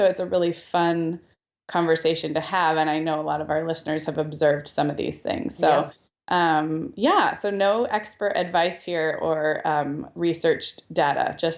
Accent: Santa Barbara, California, United States; Last weekend we went up to Santa Barbara, my hometown, and it was phenomenal weather.

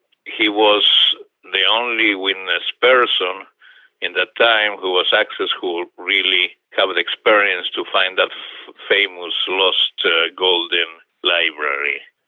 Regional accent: Buenos Aires, Argentina; I was growing up in Argentina, in Buenos Aires

